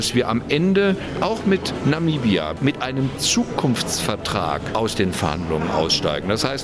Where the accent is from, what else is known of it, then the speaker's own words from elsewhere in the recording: Thuringia, Germany; wir als Thüringer mit in dieser Delegation sind